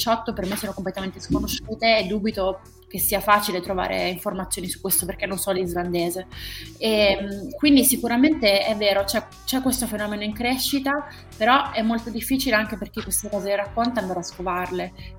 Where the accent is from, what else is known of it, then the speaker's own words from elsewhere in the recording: Germany; Italian is a second language; perché sono tedesco